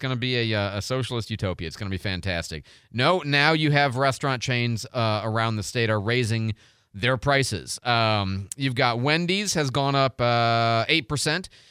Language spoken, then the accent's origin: English; Midwest, United States; I grew up going to Red Lobster. I grew up going to, Long John Silver's, so I'm a Midwesterner for when it comes to seafood